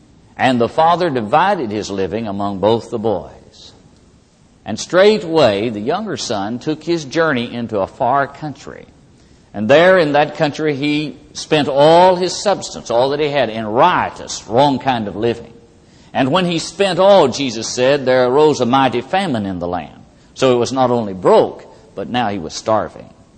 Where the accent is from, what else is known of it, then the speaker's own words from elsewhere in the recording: Daytona Beach, Florida, United States; when they tell them I'm from Daytona Beach, Florida.